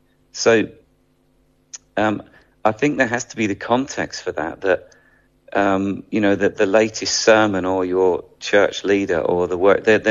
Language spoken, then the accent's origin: English; England, United Kingdom; You know, I'm an English guy and I'm coming for a week and I will pour everything I've got into that.